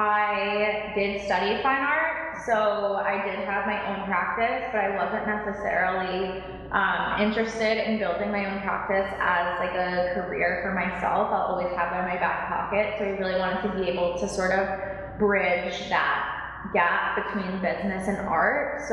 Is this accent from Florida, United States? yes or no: yes; Miami, Florida, United States; I'm originally from Miami, but I studied fine art and art history there.